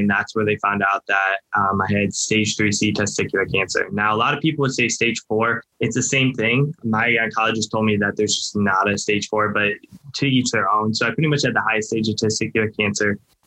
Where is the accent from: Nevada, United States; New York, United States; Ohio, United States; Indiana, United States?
Ohio, United States; Cleveland; So I'm 29 years old now. I'm from Cleveland, Ohio.